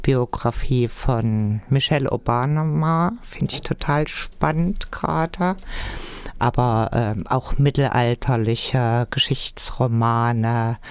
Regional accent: Thuringia, Germany; Also ich bin gerne in Deutschland unterwegs, auch sehr gerne in meiner Heimat

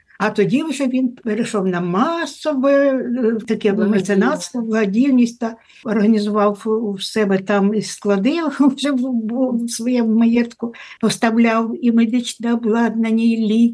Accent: Chernobyl, Kyiv Oblast, Ukraine; люди добрі, то я з Чорнобиля, ось зараз.

